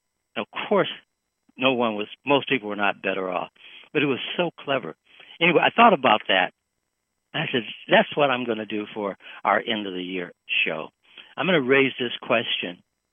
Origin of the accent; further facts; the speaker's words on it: Detroit, Michigan, United States; I'm from the Midwest, Detroit. I've seen snowstorms